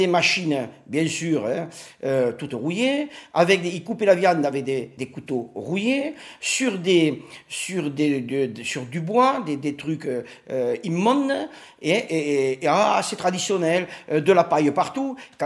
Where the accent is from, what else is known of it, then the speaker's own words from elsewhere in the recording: Saint-Pons, France; born there; Je suis né à Saint-Pons.